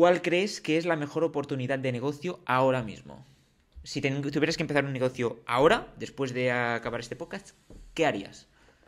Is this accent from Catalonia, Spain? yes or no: yes; Catalonia, Spain; accent: Catalan; por el acento se va a notar un poquito que somos bien catalanes, denominación de origen.